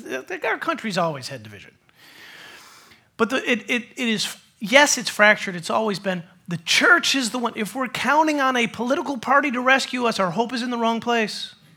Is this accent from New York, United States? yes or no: yes; New York, United States; I grew up in New York, she grew up in Mobile, Alabama.